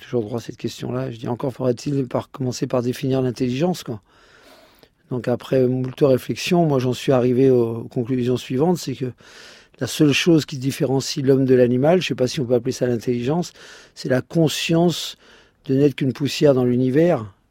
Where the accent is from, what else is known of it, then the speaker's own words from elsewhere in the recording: Courbevoie, Île-de-France, France; born there; puisque moi je suis né à Courbevoie. Comme chacun sait, à Courbevoie, il n'y a pas de chevaux.